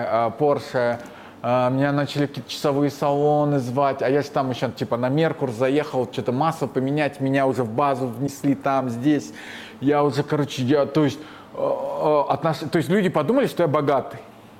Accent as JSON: {"language": "Russian", "country": "Kazakhstan", "said": "Ну, я казах, я и без него справлюсь."}